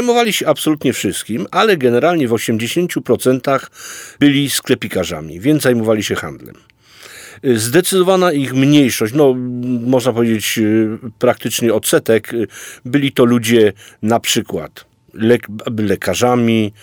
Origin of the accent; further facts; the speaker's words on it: Myślenice, Lesser Poland, Poland; Można powiedzieć z dziada pradziada, myśleniczanin.